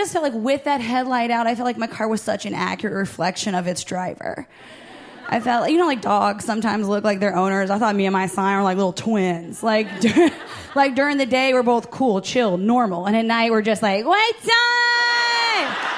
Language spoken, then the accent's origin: English; Ohio, United States; I'm from Ohio.